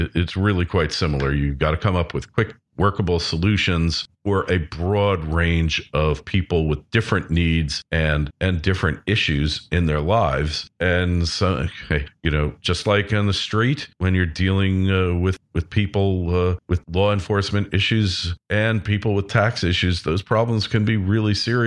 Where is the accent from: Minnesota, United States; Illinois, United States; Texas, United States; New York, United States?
New York, United States; Craig, a fellow New Yorker, born and raised on Long Island